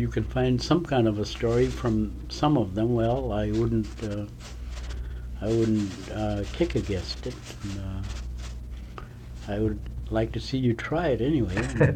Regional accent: Point Hope, Alaska, United States; born there; The village is located on this spit. And I was born on August 10, 1911.

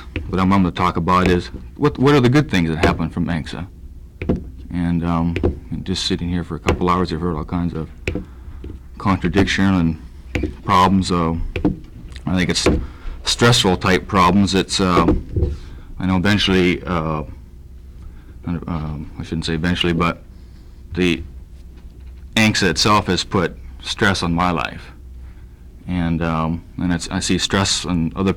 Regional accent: Nenana, Alaska, United States; I'm from Nenana, and I'm Alaska Native, and I'm very proud of it.

